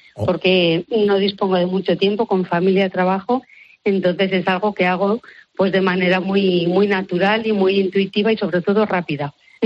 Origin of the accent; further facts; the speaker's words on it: Aragon, Spain; accent: Aragonese; si yo he nacido aquí, si yo soy maña 100% por los cuatro costados.